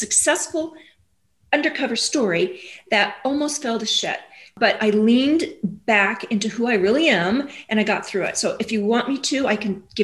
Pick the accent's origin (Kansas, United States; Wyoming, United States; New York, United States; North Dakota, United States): Wyoming, United States; I said, I grew up in Wyoming. And I mean, for us, fast food was hitting a deer at 60 miles an hour.